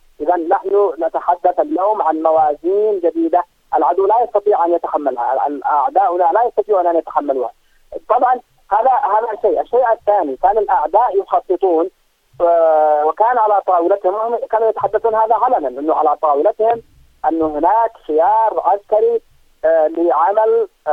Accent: Yemen; كشعب يمني

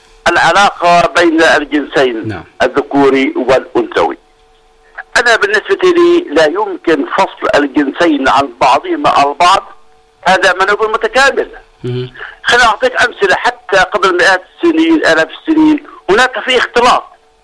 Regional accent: Jordan; إحنا عندنا بالأردن

